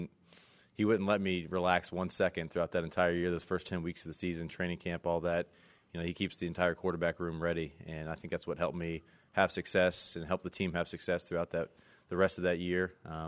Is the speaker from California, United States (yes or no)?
no; Atlanta, Georgia, United States; I got to go home for a year. I'm from Atlanta, so that was fun to go home for a year